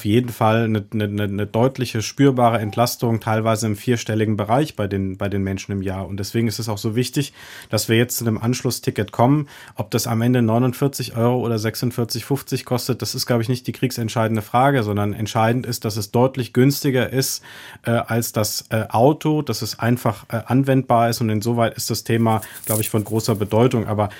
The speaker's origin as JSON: {"language": "German", "town": "Frankfurt am Main", "region": "Hesse", "country": "Germany", "said": "ich komme aus Frankfurt am Main, das ist eine Pendlerstadt."}